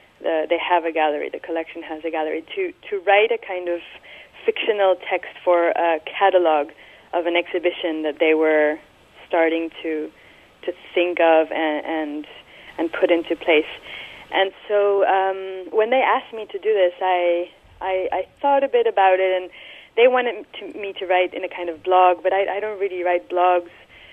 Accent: Mexico City, Mexico; now in New York, United States; I was born in Mexico City, right. I didn't live there much. I do consider myself a Chilanga, but as much as I consider myself now a Harlemite, I guess.

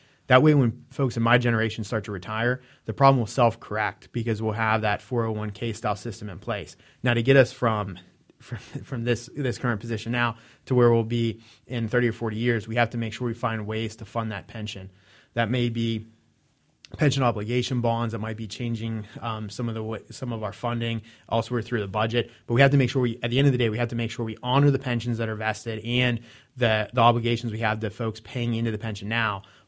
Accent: Jefferson Hills, Pennsylvania, United States; extend from where it currently ends now in my hometown of Jefferson Hills to 376

